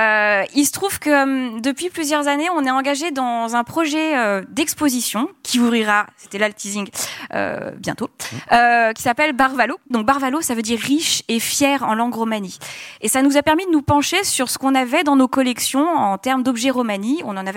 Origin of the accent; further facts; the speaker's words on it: France; On est français